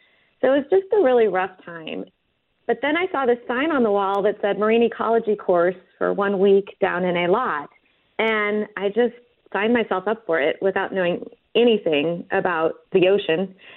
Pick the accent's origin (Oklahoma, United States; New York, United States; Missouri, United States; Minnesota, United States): Missouri, United States; St. Louis; I grew up in St. Louis, so I'm a Midwestern girl